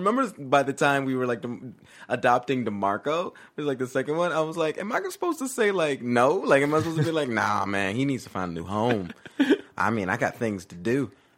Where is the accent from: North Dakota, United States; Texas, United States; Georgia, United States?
Georgia, United States; oh, we're from Georgia, you know, we don't know about the big city.